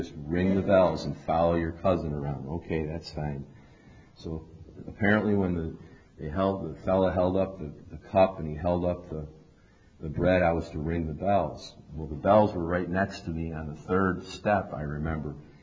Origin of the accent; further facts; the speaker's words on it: Syracuse, New York, United States; I was raised in Syracuse, New York, as a Roman Catholic.